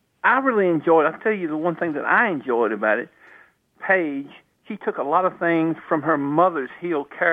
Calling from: Virginia, United States; from Virginia.

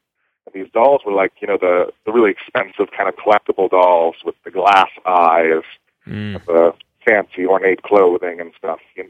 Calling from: British Columbia, Canada; from British Columbia.

